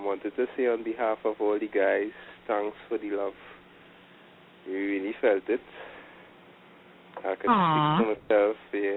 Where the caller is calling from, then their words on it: Trinidad & Tobago; I'm calling from Trinidad.